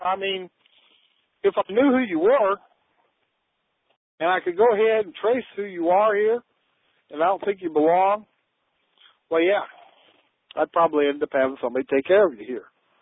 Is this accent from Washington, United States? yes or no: no; South Dakota, United States; even though I was born and raised in Central South Dakota and thus a Westerner by birth.